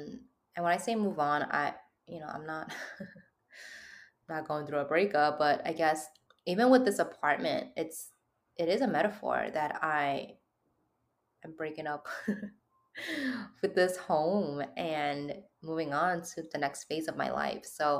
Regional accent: New York, United States; I'm a New Yorker.

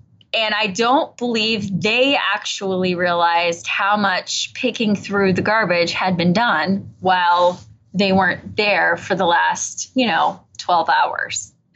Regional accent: Kentucky, United States; And we work in mostly in Cincinnati, but I'm from Northern Kentucky. So that's right across the river.

